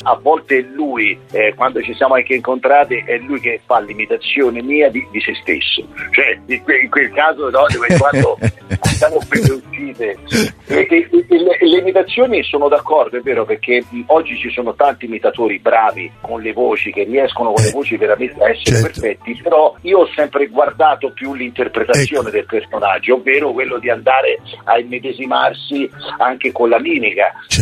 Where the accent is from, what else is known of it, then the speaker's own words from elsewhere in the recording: Tuscany, Italy; per carità non dite Pontedera, io sono di Fonsacco